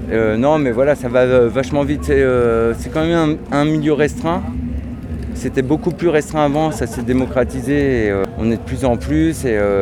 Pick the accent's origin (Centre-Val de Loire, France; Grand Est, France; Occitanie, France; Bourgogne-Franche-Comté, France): Centre-Val de Loire, France; Tours; moi je suis de Tours